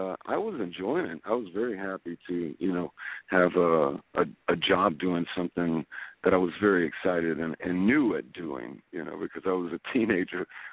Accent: Waveland, Mississippi, United States; Well, I grew up in South Mississippi, a little town called Waveland in Hancock County.

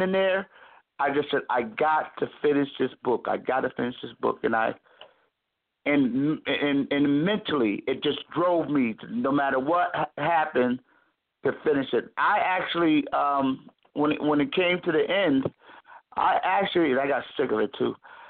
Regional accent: Springfield, Massachusetts, United States; I'm out of Springfield, Massachusetts, the birthplace of the Basketball Hall of Fame. Small city, nestled between an hour and 20 minutes from Boston and 2 hours mm-hmm. from New York.

